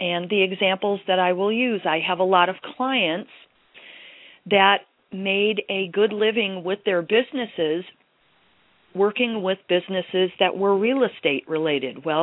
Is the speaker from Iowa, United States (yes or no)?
no; Detroit, Michigan, United States; for example, I am originally from Detroit